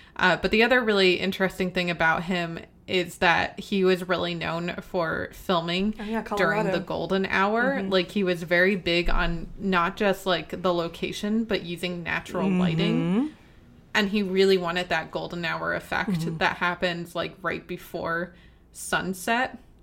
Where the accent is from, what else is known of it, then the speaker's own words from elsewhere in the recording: New Jersey, United States; we did actually go out to New Jersey, to my hometown.